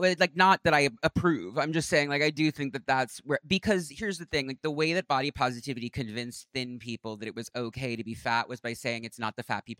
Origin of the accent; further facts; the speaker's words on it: Westchester, New York, United States; So I grew up in Westchester, where the X-Men are from, and 9/11 was it was a big deal.